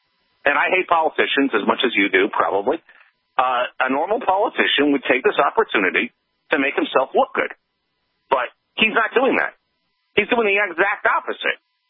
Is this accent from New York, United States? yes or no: yes; New York, United States; now in Fort Worth, United States; I'm from New York originally. I was there for 9/11, which was not a good place to be.